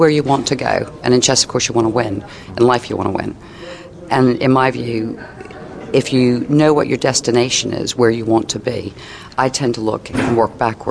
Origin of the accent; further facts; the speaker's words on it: Washington, District of Columbia, United States; Yes, indeed. Washington, D.C.